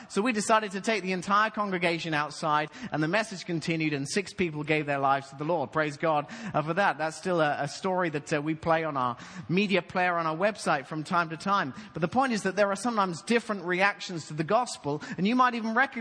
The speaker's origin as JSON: {"language": "English", "country": "United Kingdom", "lives_now": "Atlanta, United States", "said": "our garden in Atlanta, actually, everyone calls it a yard, but we still call it a garden because we're British."}